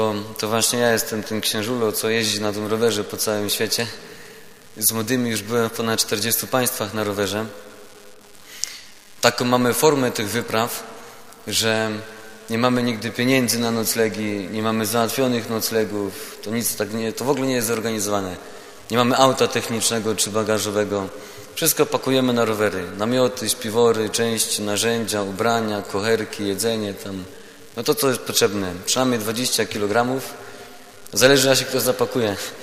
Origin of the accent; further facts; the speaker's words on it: Kokotek, Silesian Voivodeship, Poland; ja z Kokotka, to jest w lesie, nie? Koło Lubińca. Stąd godzina jazdy autem.